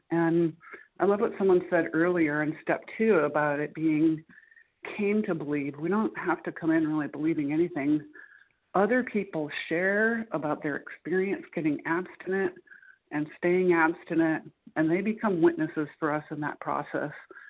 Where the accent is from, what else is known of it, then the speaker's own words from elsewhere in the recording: Muncie, Indiana, United States; I'm from Muncie, Indiana.